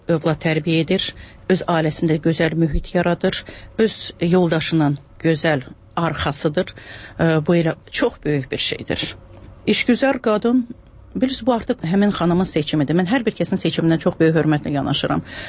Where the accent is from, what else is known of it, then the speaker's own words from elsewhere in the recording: Kalbajar, Kalbajar District, Azerbaijan; born there; also born or lived in Shusha; Şuşa mənim uşaqlığımdır, Şuşa mənim gəncliyimdir. Özüm atam hərbiçi olduğuna görə, Kəlbəcərdə işlədiyinə görə mən Kəlbəcərdə doğulmuşam.